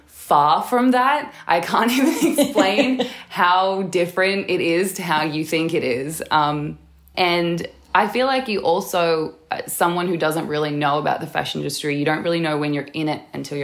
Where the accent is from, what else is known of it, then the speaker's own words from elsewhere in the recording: Newcastle, New South Wales, Australia; my mum spent a lot of time in Karua, which is Worimi, and I was born and raised in Newcastle, which is Awabakal. So I feel as though I'm a little bit blended of both.